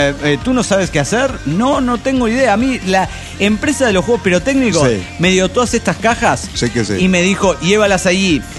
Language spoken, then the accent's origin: Spanish; Cochabamba, Bolivia; de Cochabamba, Bolivia.